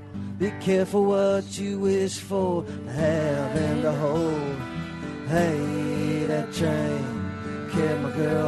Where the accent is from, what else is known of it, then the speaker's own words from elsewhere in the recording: Spencer, Iowa, United States; And I am from Spencer, Iowa, in the Northwest.